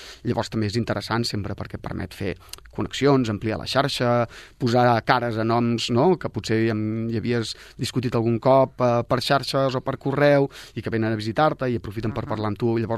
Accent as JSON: {"language": "Catalan", "town": "Sabadell", "region": "Catalonia", "country": "Spain", "said": "jo soc molt provincià, soc molt de Sabadell, no?"}